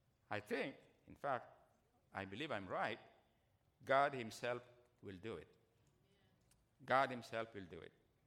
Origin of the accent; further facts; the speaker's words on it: Philippines; English is a second language; I'm Filipino, you know. I confuse sometimes words or letters.